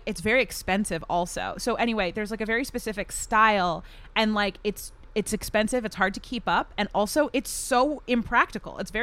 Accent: Maryland, United States; I grew up in Maryland, so that's what I'm saying.

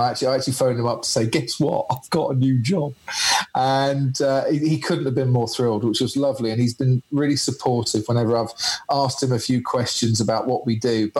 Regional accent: Stevenage, East of England, United Kingdom; born there; I was born in Stevenage. Let's go back 49 years, shall we?

